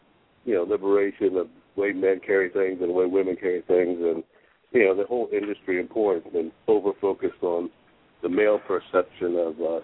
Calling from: Washington, District of Columbia, United States; I'm calling from Washington, D.C.

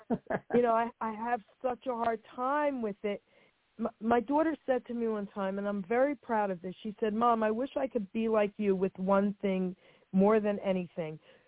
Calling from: New Jersey, United States; I'm calling from New Jersey.

